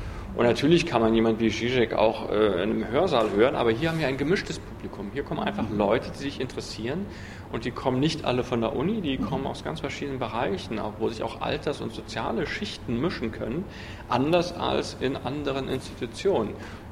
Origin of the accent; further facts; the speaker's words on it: Germany; Ich bin ja in der DDR aufgewachsen, noch als Kind, Jugendlicher, und habe dort eine Berufsausbildung mit Abitur gemacht